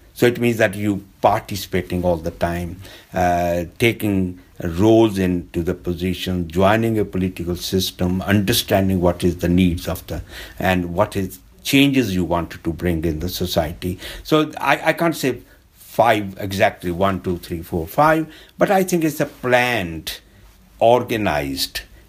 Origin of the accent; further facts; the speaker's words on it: India; born there; I have my vested interest of being an Indian by birth.